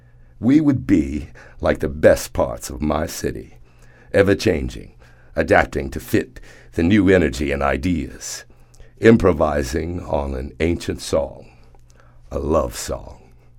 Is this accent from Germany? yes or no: yes; Germany; now in United States; I moved straight to Harlem. I grew up in Germany